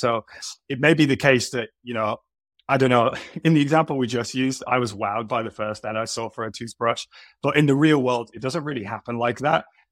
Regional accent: United Kingdom; Yeah, well, I am British, so that is the reputation.

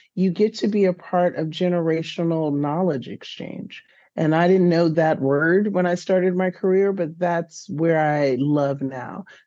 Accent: Washington, District of Columbia, United States; now in Chicago, United States; And so I'm from Washington, D.C. originally. I'm in Chicago now.

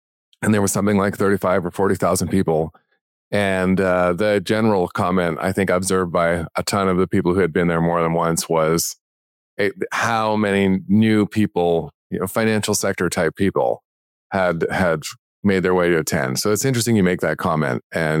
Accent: Western Canada, Canada; it was always insane to me growing up in Western Canada that I could fly to London, England for the same price as it would be for me to take a trip to Quebec.

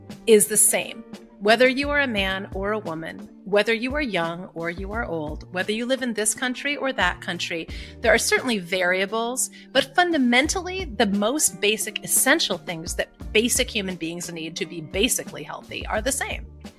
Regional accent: Minneapolis, Minnesota, United States; also born or lived in Illinois / Wisconsin; Yeah, I was born near Chicago, but spent most of my life between Minneapolis, St. Paul. My dad was a college professor there. And then this farm in the middle of nowhere, western Wisconsin, which was my mom's kind of domain.

